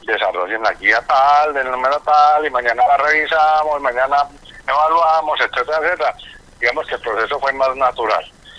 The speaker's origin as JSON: {"language": "Spanish", "town": "Manizales", "region": "Caldas", "country": "Colombia", "said": "Nosotros somos de Manizales"}